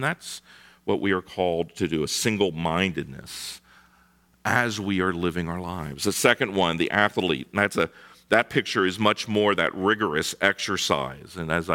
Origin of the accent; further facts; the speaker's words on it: East Coast, United States; I'm from the East Coast. Don't throw me out.